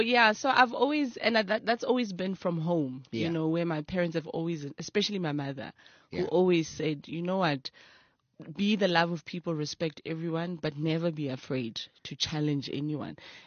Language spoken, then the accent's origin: English; Gauteng, South Africa; Then I was from Gwatema. That's where I ended up finishing my high school years. East Rand, you know, as people know, it's like your KZN, it's full of creative people.